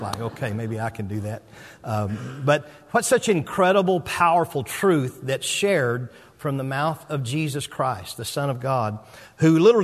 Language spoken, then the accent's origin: English; Arkansas, United States; I'm from Arkansas, and so some of you might have detected in my dialect that I'm not from around here.